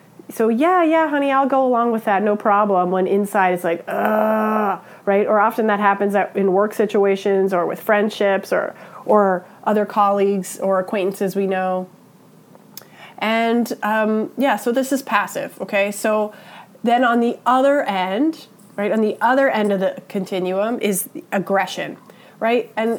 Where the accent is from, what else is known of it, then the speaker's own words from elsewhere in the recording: East Coast, United States; You may have noticed, because I'm from the East Coast, that I communicate a little bit differently.